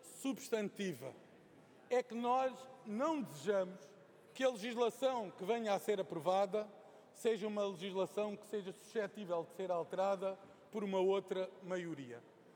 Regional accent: Faro, Algarve, Portugal; Faço para prestar homenagem a quem, a favor da minha terra, da minha região e do meu país, durante anos a fio, organizou uma das maiores iniciativas que este país conhece, a concentração de Faro.

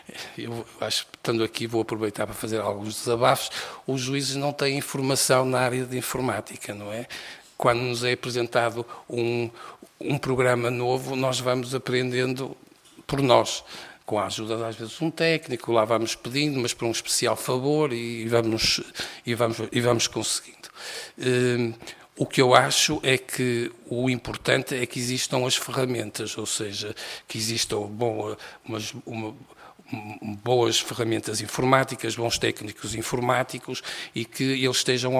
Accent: Norte, Portugal; accent: Northern Portuguese; eu sou português, falo português, embora com sotaque do Norte, como já devem ter reparado, e com muito orgulho.

